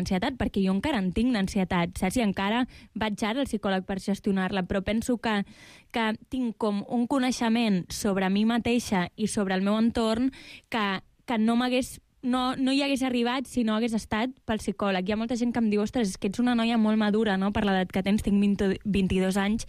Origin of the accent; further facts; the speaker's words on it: Constantí, Catalonia, Spain; now in Barcelona, Spain; una noia de Tarragona, la vida de Tarragona és realment... Soc de Constantí, encara és com més poble, saps? Vens a Barcelona, de cop estàs sola, em vaig independitzar